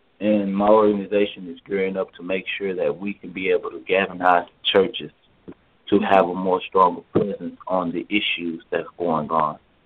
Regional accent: Dallas, Texas, United States; I grew up in Oak Cliff, Texas

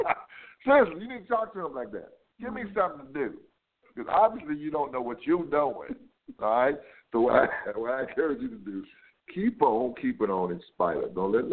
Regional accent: Florida, United States; I'm a guy. I'm from the Floridian side.

